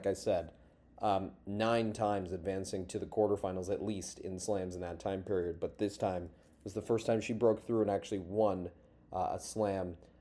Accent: Australia; the hometown kid. I'm from Australia, but he did that in three sets.

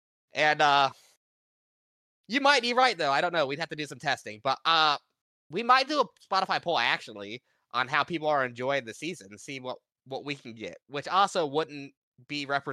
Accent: Ohio, United States; accent: Ohio; Is it my Ohio accent? I probably have one of the most Ohio accents you've ever heard.

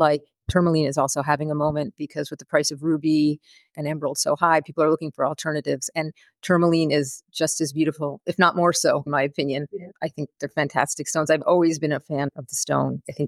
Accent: New York, United States; now in Rio de Janeiro, Brazil; because I'm actually a New Yorker. But I live in Rio right now and also doing some work in Brazil as well

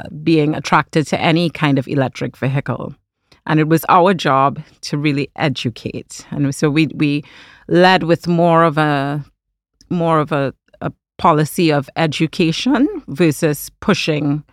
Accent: Trinidad & Tobago; being from the Caribbean and coming from growing up in Trinidad and Tobago

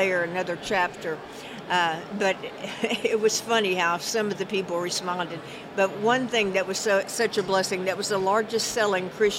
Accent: Walnut Grove, Kentucky, United States; I'm from Walnut Grove, Kentucky, population 36. So your roots will keep you humble because your family will remind you where you came from.

